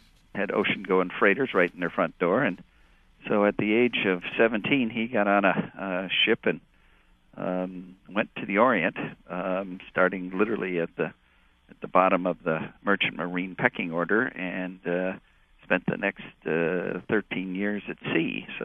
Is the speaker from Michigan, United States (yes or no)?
yes; Mount Clemens, Michigan, United States; also born or lived in Detroit; I was born in Detroit. Early years in Detroit, grade school in East Detroit, high school in Mount Clemens.